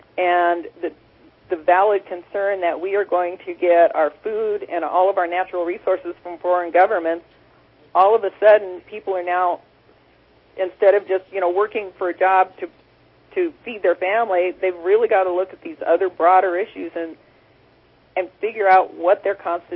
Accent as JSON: {"language": "English", "region": "Wyoming", "country": "United States", "tie": "born or raised there", "said": "And growing up in Wyoming, water is very important because we don't have that kind of water."}